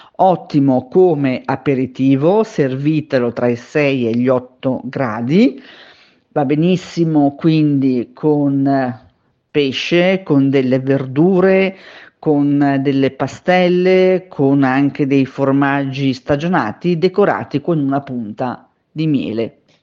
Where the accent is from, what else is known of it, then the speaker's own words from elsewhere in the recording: Milan, Lombardy, Italy; born there; Oggi vi porto in Lombardia, la mia regione, essendo io nata a Milano.